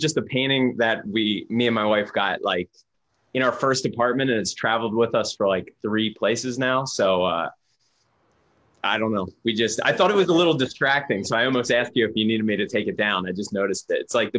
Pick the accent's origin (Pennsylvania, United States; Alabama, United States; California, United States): Pennsylvania, United States; Pottstown; born or raised there